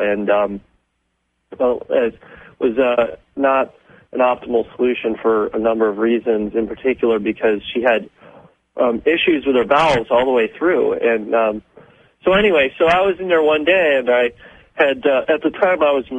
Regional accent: Sweet Valley, Pennsylvania, United States; I was raised on a self-sustaining farm in rural Appalachia, Sweet Valley, Pennsylvania, to be exact, and like most Appalachian peoples, I'm of mixed heritage, Scots-Irish, Anishinaabe or Native

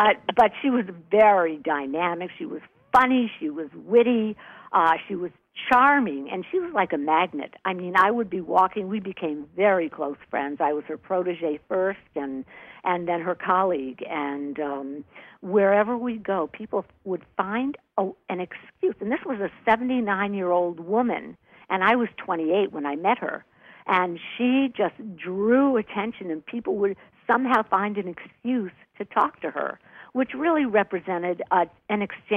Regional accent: New York, United States; born there; also born or lived in Los Angeles; I moved from New York. I was born in New York, and I lived all over the country from Washington, D.C. to Ann Arbor, Michigan, to Detroit, Michigan, to Milwaukee, Wisconsin, Virginia, on and on and on to L.A., spent 20 years in L.A.

